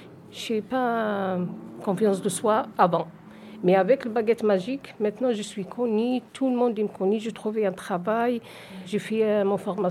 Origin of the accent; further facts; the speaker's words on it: Provence-Alpes-Côte d'Azur, France; il y a des gens qui me regardent, que je suis venue de la Castellane.